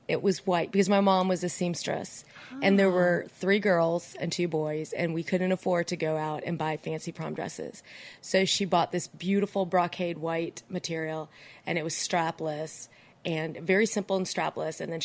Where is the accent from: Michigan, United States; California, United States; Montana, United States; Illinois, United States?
Illinois, United States; DeKalb; And I grew up in DeKalb, Illinois